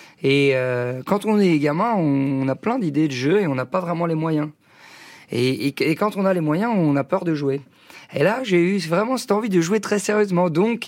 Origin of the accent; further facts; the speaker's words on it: Paris, Île-de-France, France; créer au cœur de la ville un cabinet à Paris, parce que je suis parisien.